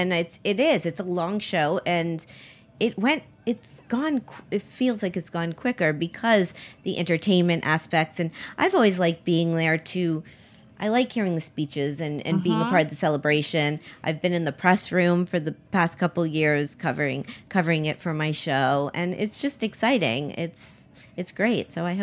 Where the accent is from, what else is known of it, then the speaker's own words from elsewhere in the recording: Miami, Florida, United States; because I grew up in Miami, but this was like serious heat, and I waited it out.